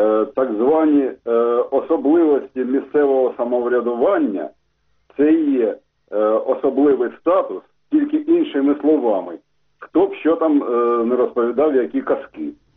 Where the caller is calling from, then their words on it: Kharkiv, Kharkiv Oblast, Ukraine; я з Харкова.